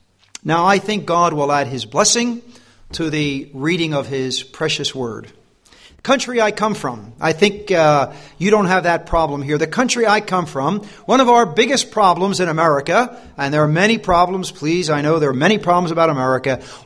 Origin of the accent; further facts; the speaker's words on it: United States; I come from that faraway country called the USA, and I live in the state of New Jersey.